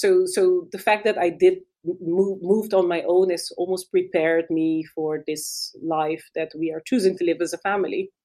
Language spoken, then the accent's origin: English; Curaçao; moved away as an adult; also born or lived in Netherlands; I grew up in the Caribbean, in Curaçao, and I went to the Netherlands when I was 18 to study.